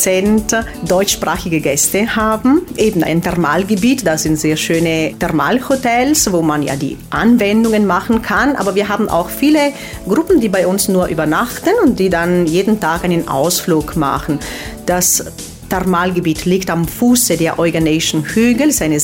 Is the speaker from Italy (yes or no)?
yes; Italy; Ja, das ist ganz normal bei uns in Italien.